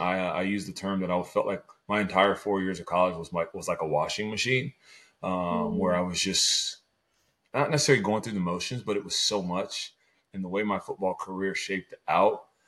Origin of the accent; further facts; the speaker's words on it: Dayton, Ohio, United States; now in Cincinnati, United States; So my story, I'm originally from Dayton, Ohio. I currently live in Cincinnati now. I've been in Cincinnati for 20 years.